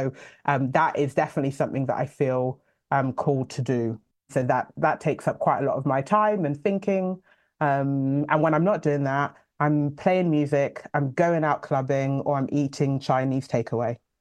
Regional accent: Oxford, South East England, United Kingdom; moved away as an adult; also born or lived in London / Spain; I was born in London, like I said, and then moved to Oxford, like spent the large part of my adolescence, or actually all of it, in Oxford, and then flew the nest when I was about 18

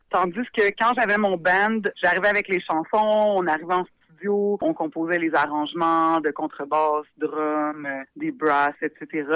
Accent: Repentigny, Quebec, Canada; moi, je viens de Repentigny, mais j'ai étudié dans un collège privé à Rivière-des-Prairies.

